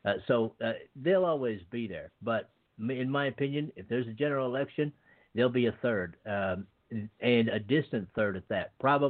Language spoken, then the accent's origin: English; Burlington, Vermont, United States; I mean, my God, man, I've seen referendum initiatives here in my hometown of Burlington, Vermont